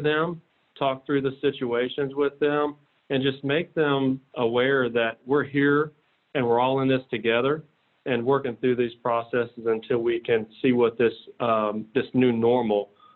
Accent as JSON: {"language": "English", "region": "Florida", "country": "United States", "said": "But I come from Central Florida. I started my career over at Lake Wales Medical Center in Central Florida"}